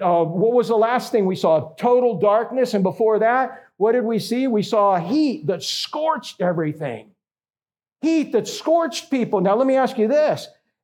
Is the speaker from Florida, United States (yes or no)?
yes; Florida, United States; I am a Florida cracker. Been born and raised in Florida my whole entire life.